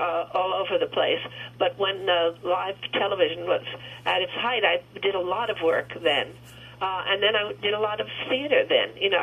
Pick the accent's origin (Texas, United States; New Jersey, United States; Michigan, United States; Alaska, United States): New Jersey, United States; Jersey City; I was born in Jersey City. Mm-hmm. Grew up in New Jersey